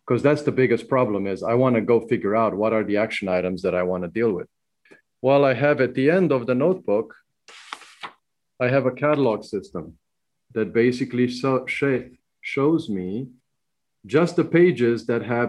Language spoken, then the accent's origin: English; Romania; First of all, growing up in Romania, I've used fountain pens as my way of writing.